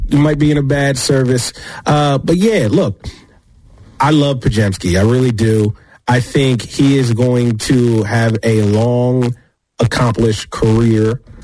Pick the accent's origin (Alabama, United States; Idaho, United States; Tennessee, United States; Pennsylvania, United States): Pennsylvania, United States; Philadelphia; Hey, I'm from Philly.